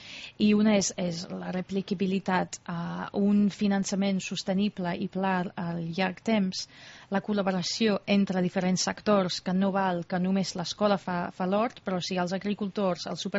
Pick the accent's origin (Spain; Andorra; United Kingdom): United Kingdom; jo sóc del Regne Unit